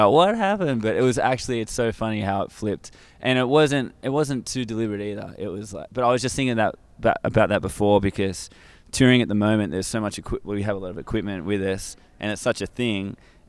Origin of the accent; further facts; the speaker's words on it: Sydney, New South Wales, Australia; Three of us have always lived in Sydney, but Charlie's from a country town.